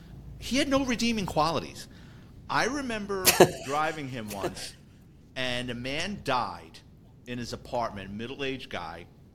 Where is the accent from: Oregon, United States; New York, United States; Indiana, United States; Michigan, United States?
New York, United States; Bronx; I grew up in the Bronx.